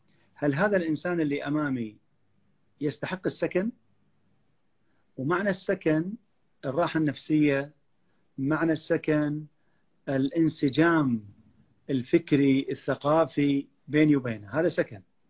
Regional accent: Kuwait; انا قاعد الاحظه عندنا في الكويت بشكل عام والخليج

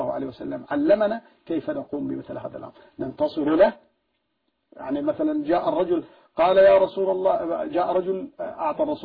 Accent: Syria; نحن عندنا في سوريا تنتهك حرمات الله سبحانه وتعالى في كل يوم

